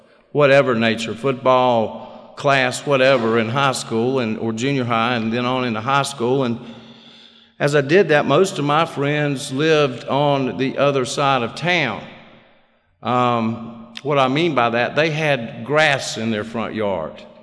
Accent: North Carolina, United States; I am from North Carolina. I'm a Tar Heel. Used to say Tar Heel born, Tar Heel bred, and when I die, I'm a Tar Heel dead.

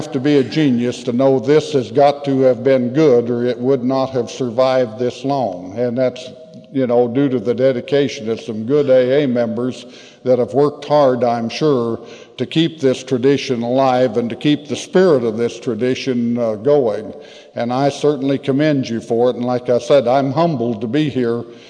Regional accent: Rock Springs, Wyoming, United States; I'm an alcoholic. I'm from Rock Springs, W, and I say that in order to maintain Wyoming's anonymity.

